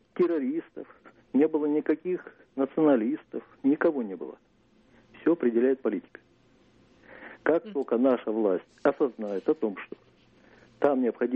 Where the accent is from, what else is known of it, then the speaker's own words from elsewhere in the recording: Sochi, Krasnodar Krai, Russia; now in Moscow, Russia; Я из Москвы, но сам сочинский парень.